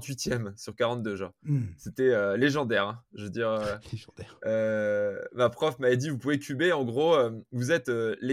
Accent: Grenoble, Auvergne-Rhône-Alpes, France; Je suis grenoblois, je voulais être à Grenoble

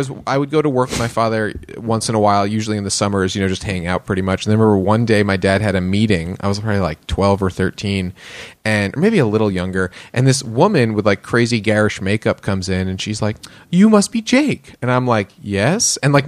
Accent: New York, United States; also born or lived in Brooklyn; So I grew up in New York. I was born in the city, lived in Brooklyn for a little bit. Mostly grew up in Westchester, which is like the suburb where a lot of Jews hang out. I'm Jewish, so I can say that.

